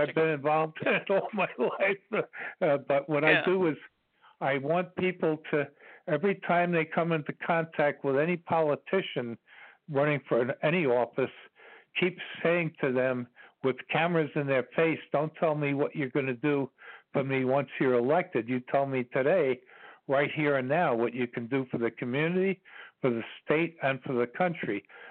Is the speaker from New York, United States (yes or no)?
yes; New York, United States; I'm from New York, and my last name is globally recognized.